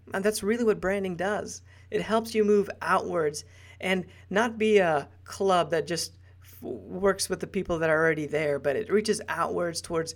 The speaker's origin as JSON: {"language": "English", "town": "Kansas City", "region": "Missouri", "country": "United States", "tie": "born or raised there", "also_born_or_lived": "Guyana", "said": "When I was young, I was only 5 years old, I moved from Guyana, small country in South America. And my family and I moved to the Kansas City area."}